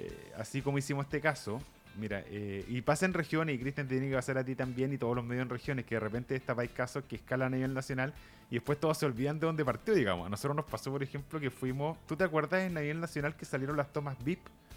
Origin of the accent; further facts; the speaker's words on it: Valparaíso, Chile; born there; yo nací en Valparaíso, Valparaíso es una región que le llaman grande, como Conce y Santiago